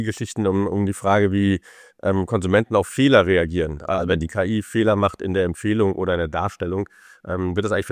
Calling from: Berlin, Germany; Ganz old fashioned in Berlin mit meinem kleinen Studio.

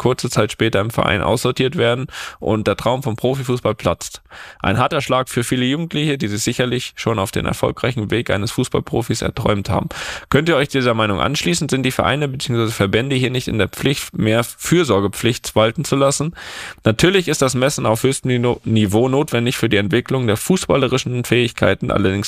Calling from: Mainz, Rhineland-Palatinate, Germany; ich komme aus Mainz.

